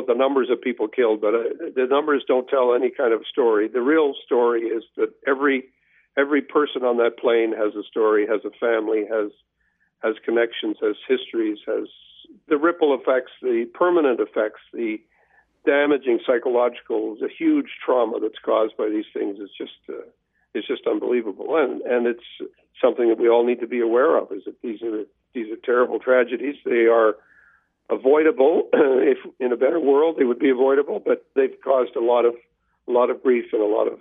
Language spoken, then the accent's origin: English; Canada; I had the occasion as a Canadian member of Parliament